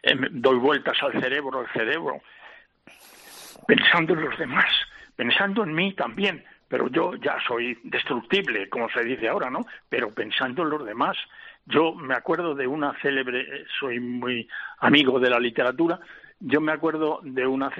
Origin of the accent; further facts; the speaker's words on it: Madrid, Community of Madrid, Spain; Bueno, yo soy madrileño.